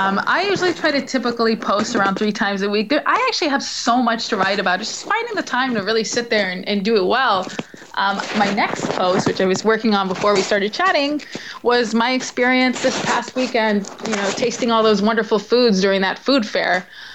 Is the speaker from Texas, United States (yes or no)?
yes; San Antonio, Texas, United States; Being from San Antonio, the San Antonio Spurs, so yeah, that would be nice.